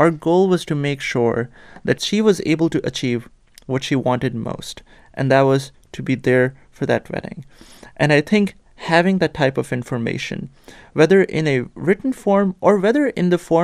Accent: Pakistan; growing up in Pakistan

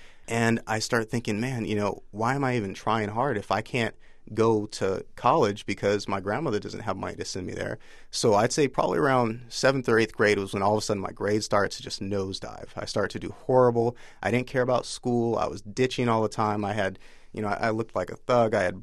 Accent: Fresno, California, United States; We lived on the bad side of town. I'm from Fresno, California, and we lived on the southwest and southeast side of town

